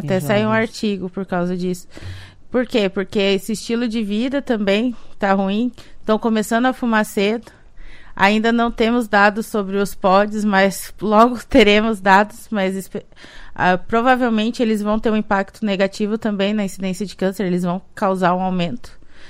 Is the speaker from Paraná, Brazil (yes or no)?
yes; Londrina, Paraná, Brazil; also born or lived in Curitiba; now in Cascavel, Brazil; Eu sou de Londrina, mas minha formação é toda em Curitiba.